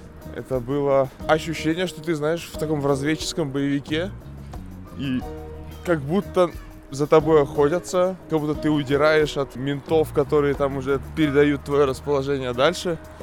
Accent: Chelyabinsk, Chelyabinsk Oblast, Russia; в Челябинске, откуда я родом. Вот, и то есть я из города, где все еще, если я пошел с друзьями в ресторан, моя мама спрашивает меня, по какому поводу.

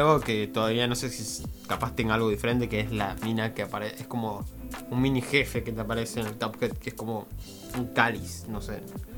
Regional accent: Argentina; siendo argentinos, nunca ponemos plata en proyectos

